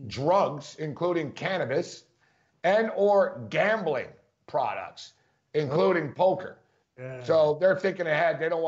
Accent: Philadelphia, Pennsylvania, United States; I'm a Sixer fan. Or when I'm from Philly, right?

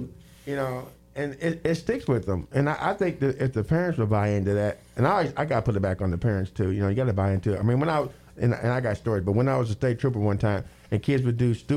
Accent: Terrell, Texas, United States; when I went to high school, I went to four different high schools in my hometown, Terrell.

